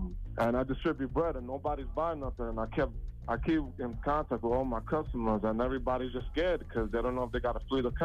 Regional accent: Brooklyn, New York, United States; Yeah, because I'm a Dominican, born and raised in Brooklyn, so...

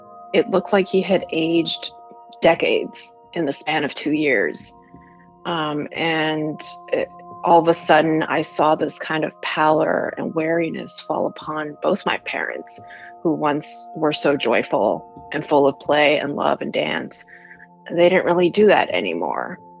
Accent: Shijiazhuang, Hebei, China; I was born in North China in a town called Shijiazhuang, just 2-3 hours outside of Beijing. And that's where many of my mother's family lived. And my dad's family lived not too far away.

